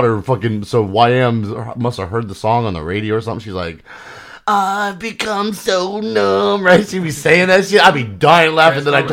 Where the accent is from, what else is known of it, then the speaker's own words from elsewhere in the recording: Wales, United Kingdom; I'm from the south of Wales.